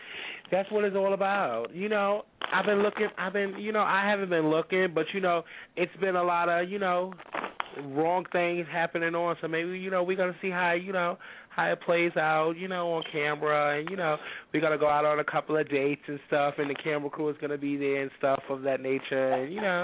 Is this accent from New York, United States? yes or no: yes; New York, United States; I'm a New Yorker. My family and everything is here, and this is where my mother's